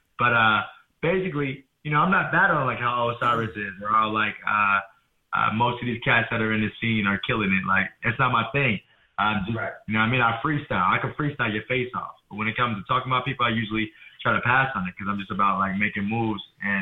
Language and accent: English; Fairfield, California, United States; So, like, I was born in Fairfield, California.